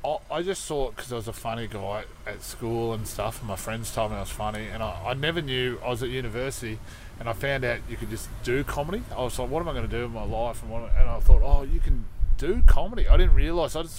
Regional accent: Wollongong, New South Wales, Australia; Yeah, I'm from Wollongong, originally.

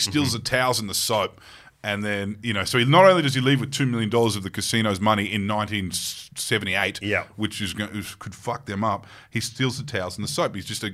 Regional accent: Queensland, Australia; And I think as a Queenslander, it appeals as well.

